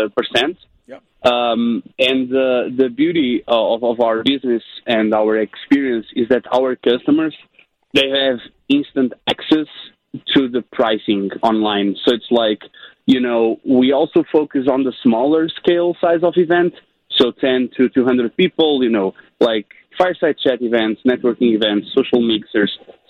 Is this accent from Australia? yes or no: no; Portugal; Originally, I'm from Portugal, Europe